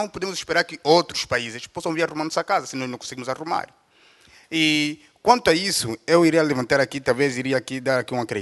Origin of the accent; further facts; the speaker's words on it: Angola; sou angolano, licenciado em Direito na Universidade de Coimbra.